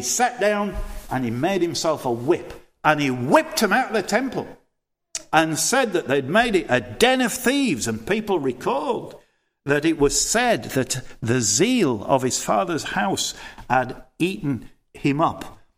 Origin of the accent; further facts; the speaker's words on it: Thornhill, Yorkshire and the Humber, United Kingdom; We all thought it was growing up in Overthorpe Estate in Thornhill.